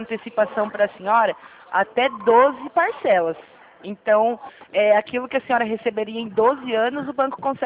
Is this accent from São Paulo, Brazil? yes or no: yes; Jundiaí, São Paulo, Brazil; Eu sou de Jundiaí.